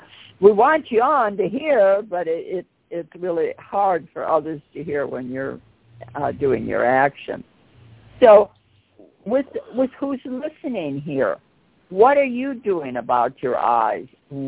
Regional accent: Chicago, Illinois, United States; I'm from Chicago. That's where I was born and raised.

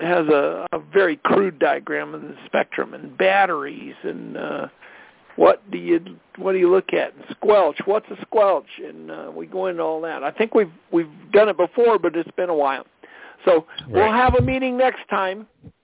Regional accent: Colorado, United States; I'm from Colorado

